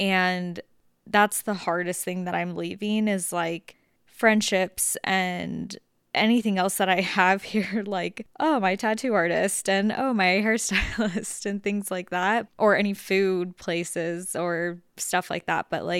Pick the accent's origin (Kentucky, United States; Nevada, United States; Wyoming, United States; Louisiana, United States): Nevada, United States; Las Vegas; hi, I'm born and raised in Las Vegas, multiple generations back, which is something about me that like is one of my favorite things in the entire world. I'm literally love that I'm from there.